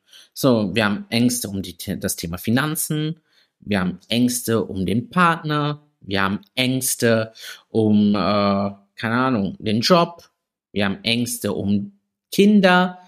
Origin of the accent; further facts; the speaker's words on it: Southern Italy, Italy; ich komme aus Süditalien. Da sind viele Männer sehr konservativ eingestellt.